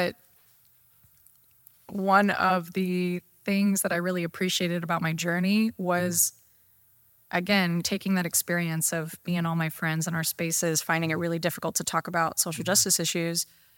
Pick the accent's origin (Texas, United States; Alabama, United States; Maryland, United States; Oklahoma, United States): Texas, United States; Home is Texas.